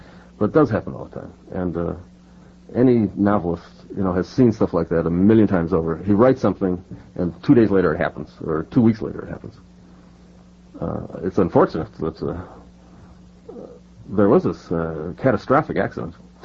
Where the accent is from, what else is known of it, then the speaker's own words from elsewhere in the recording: Milwaukee, Wisconsin, United States; I grew up in Milwaukee, Wisconsin, and I went to a boys' school there